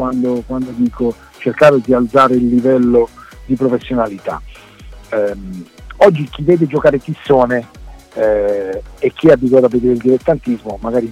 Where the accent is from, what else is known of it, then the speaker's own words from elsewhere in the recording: Taranto, Apulia, Italy; oltre a essere casa mia, perché sono tarantino, Taranto è una piccola Napoli